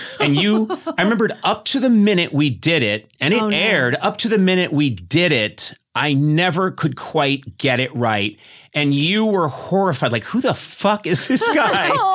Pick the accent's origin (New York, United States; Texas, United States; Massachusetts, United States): Massachusetts, United States; Boston; accent: Boston; My Boston accent, you know, I had moved away, and I don't think I ever had a really strong Boston accent